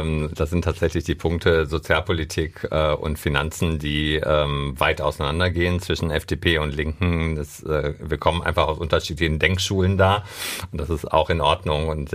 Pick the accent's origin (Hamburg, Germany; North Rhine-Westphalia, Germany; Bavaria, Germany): North Rhine-Westphalia, Germany; Dortmund; ich komme ja ursprünglich aus Brechten und da war tatsächlich die nächstgelegene Schule in der Nordstadt